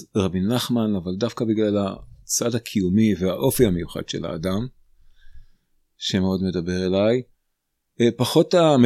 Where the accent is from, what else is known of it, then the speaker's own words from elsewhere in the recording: Beit Kama, Southern District, Israel; now in Otniel, Israel; אני בן קיבוץ בית קמה, הקיבוץ של השומר הצעיר בנגב הצפוני